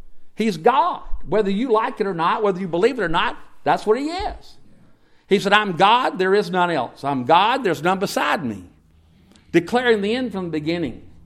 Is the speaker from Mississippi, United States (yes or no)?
yes; Mississippi, United States; And I grew up in the Piney Woods of Mississippi, and the sun comes up at 10 a.m. and goes down at 2 because the trees are so tall.